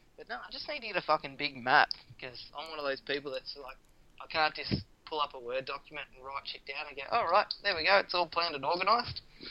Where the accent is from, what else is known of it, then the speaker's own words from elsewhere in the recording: Australia; Go out and go, hey, I'm Australian. How you going?